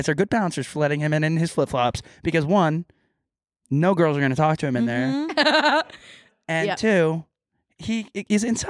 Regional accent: Texas, United States; I'm not. I'm so sorry.

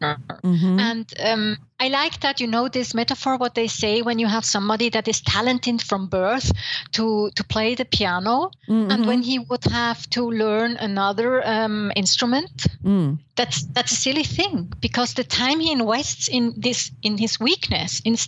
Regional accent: Zurich, Switzerland; I'm from Zurich. You have to go to the Paradeplatz and to eat some Springli chocolate.

